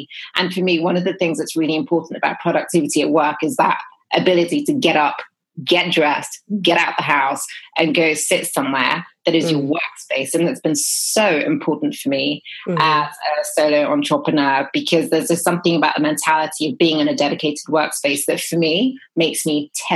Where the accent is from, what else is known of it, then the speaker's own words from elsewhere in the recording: England, United Kingdom; now in San Francisco, United States; You can tell from my accent, I didn't grow up here. I grew up in England.